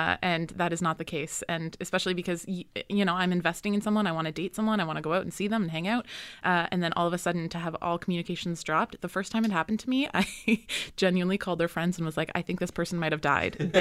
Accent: East Coast, United States; I'm from the East Coast, where dating apps aren't big

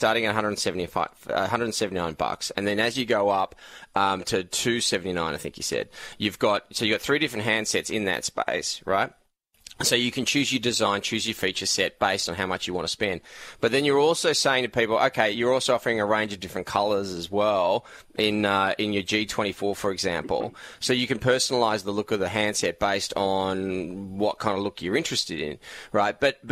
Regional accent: Sydney, New South Wales, Australia; because I'm obviously from Sydney

